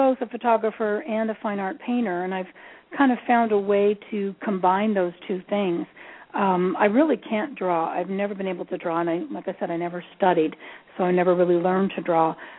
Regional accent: Seattle, Washington, United States; moved away as an adult; now in Los Angeles, United States; I was from Seattle, and I was going through a music program up there and came out of that and was all intent to be a big music star, moved to L.A.

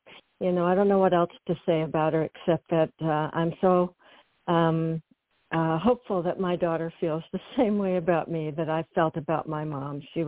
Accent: Ypsilanti, Michigan, United States; moved away as an adult; also born or lived in Flint / New York / Montclair; now in Stuart, United States; Well, I was born in Flint, the famous Flint, Michigan, and grew up, though, in Ypsilanti, Michigan. That was my formative years from age 9 till I left home when I was 20, and lived in New York for 24 years, Montclair, New Jersey for 25

